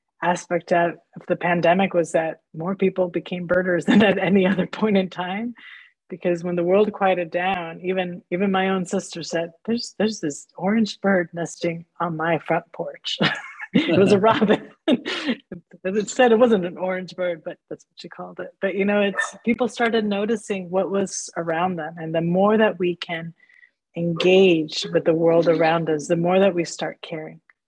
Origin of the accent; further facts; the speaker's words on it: Costa Rica; Yeah, so I'm from Costa Rica. And I know that many people have been down there on trips. And it's hard to grow up in Costa Rica and not have an interest in biodiversity.